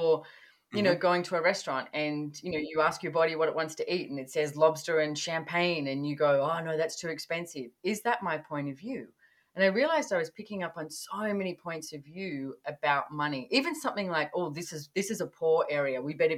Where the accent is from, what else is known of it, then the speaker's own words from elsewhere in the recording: Australia; born there; I was born in Australia.